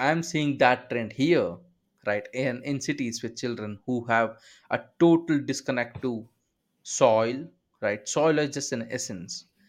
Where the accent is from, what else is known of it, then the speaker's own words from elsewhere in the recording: India; India, because that's where I'm from, although, you know, I talk a lot of American nonsense, but, you know, I'm still Indian.